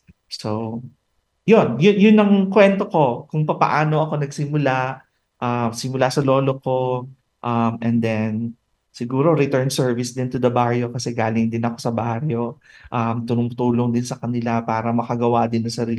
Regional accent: Central Luzon, Philippines; yung nagtatanghal ng komedya sa probinsya namin sa Pampanga. Noong bata ako, parati akong sinasama noon sa mga pagtatanghal niya.

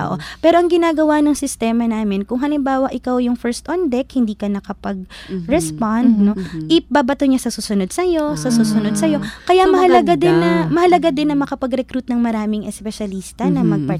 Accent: Manila, Metro Manila, Philippines; moved away as an adult; ako laking Maynila, pinadala ako sa probinsya. Hindi, nung panahon na yun, although mabilis akong natuto magwaray pero nung panahon na yun, hindi ako marunong magwaray.

